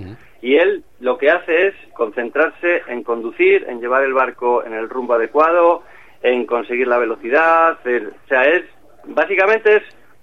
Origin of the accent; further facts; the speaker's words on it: Laredo, Cantabria, Spain; moved away; aunque saben que soy de Laredo, pero es que llevo aquí más años que casi que... No, claro, llevo aquí más años que en Laredo.